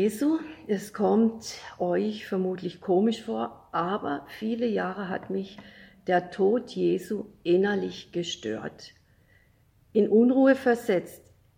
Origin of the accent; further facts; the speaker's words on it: Rheinfelden, Baden-Württemberg, Germany; Ich bin hier in Rheinfelde geboren und aufgewachsen. Und zwar in einer gläubigen und betenden Familie. Ich bin jetzt 63 Jahre alt